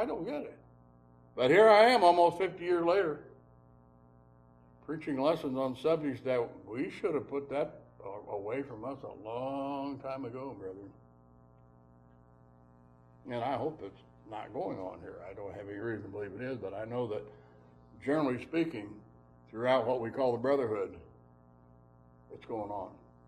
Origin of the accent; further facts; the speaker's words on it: United States; I'm an American. I don't submit to anybody.